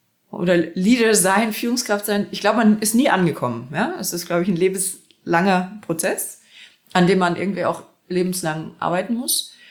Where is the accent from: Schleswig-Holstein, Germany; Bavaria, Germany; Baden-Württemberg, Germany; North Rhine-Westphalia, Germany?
North Rhine-Westphalia, Germany; Man muss dazu sagen, ich bin im Ruhrgebiet aufgewachsen.